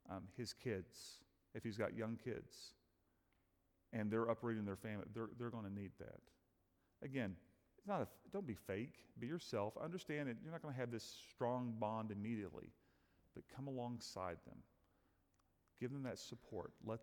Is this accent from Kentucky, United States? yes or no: yes; Kentucky, United States; We're not from here. I'm from Kentucky.